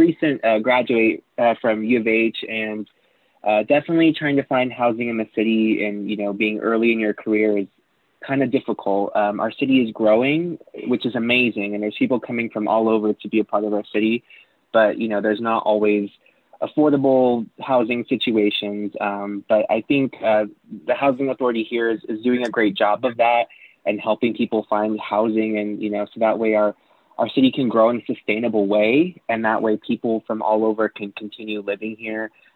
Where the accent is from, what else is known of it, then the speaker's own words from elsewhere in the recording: Houston, Texas, United States; I'm from Houston.